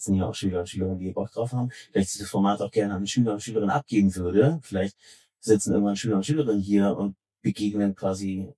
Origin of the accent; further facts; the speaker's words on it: Berlin, Germany; Ich bin gebürtiger Berliner, 1982 in Wilmersdorf zur Welt gekommen und in Schöneberg aufgewachsen. Als ich geboren wurde, war Mama erst seit wenigen Jahren in Deutschland und vielleicht ist die nie richtig angekommen. Meine Eltern sind Israelis.